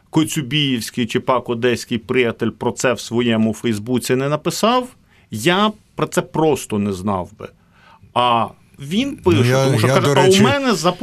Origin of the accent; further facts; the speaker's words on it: Kyiv, Ukraine; first language Russian; Ukrainian is a second language; Я виріс в Києві, і українська мова – це для мене, ну, набута в ранньому дитинстві. Але все-таки не перша мова. За сімейними там обставинами, моя перша мова насправді це московська, яку я першою засвоїв